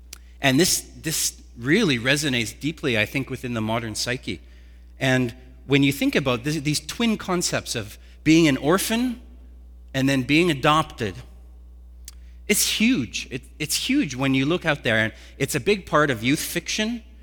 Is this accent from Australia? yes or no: no; Canada; And of course, as a Canadian, how could you not include, right?